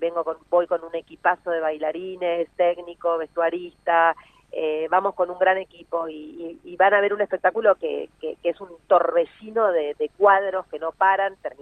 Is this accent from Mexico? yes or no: no; Buenos Aires, Argentina; Salí de La Boca, empezando a estudiar ballet